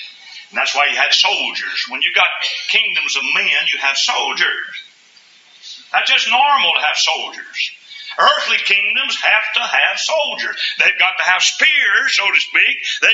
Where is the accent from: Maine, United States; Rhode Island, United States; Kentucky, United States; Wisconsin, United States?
Kentucky, United States; I grew up in Kentucky. I was born there and raised in Kentucky.